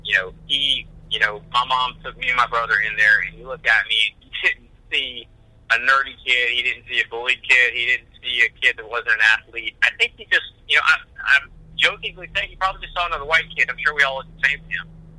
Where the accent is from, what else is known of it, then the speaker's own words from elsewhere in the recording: Georgia, United States; I grew up in Monroe County, Georgia. That's a rural community. That's all there was.